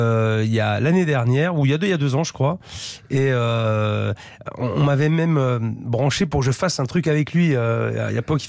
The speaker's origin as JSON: {"language": "French", "town": "Bordeaux", "region": "Nouvelle-Aquitaine", "country": "France", "tie": "born or raised there", "said": "À Talence, bien sûr. J'ai grandi à Bordeaux. Mes parents avaient un restaurant basque, Cours de l'Isère, près du marché des Capucins. Ouais. Et donc, j'ai passé une partie de ma vie à Bordeaux"}